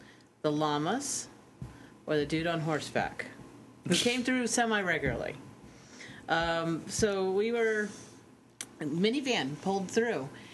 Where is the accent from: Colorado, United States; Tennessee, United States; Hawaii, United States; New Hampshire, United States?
New Hampshire, United States; Well, it was on the corner of what was considered a busy intersection by small-town New Hampshire standards.